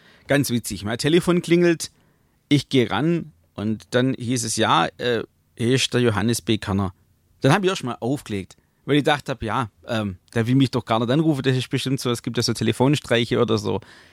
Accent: Hemmendorf, Baden-Württemberg, Germany; Ich komme ja aus Hemmendorf bei Rothenburg am Neckar.

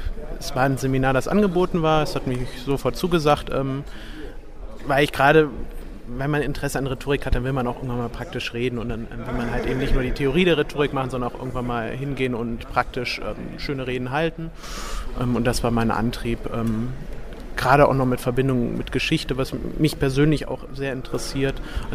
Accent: North Rhine-Westphalia, Germany; Das war ein Fall aus meiner Heimat damals noch gewesen in NRW

